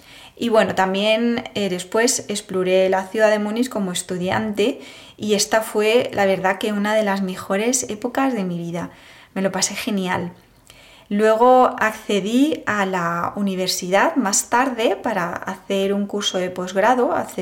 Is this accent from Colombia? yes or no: no; Spain; moved away as an adult; now in Germany; mi experiencia de 20 años como española en Alemania. Yo, cuando decidí mudarme allí a Alemania